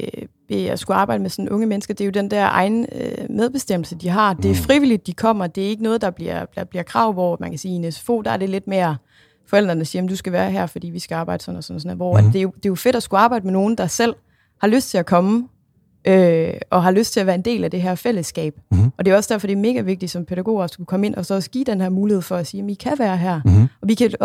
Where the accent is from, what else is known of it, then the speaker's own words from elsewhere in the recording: Viborg, Central Denmark Region, Denmark; fordi vi kommer alle sammen fra Viborg af.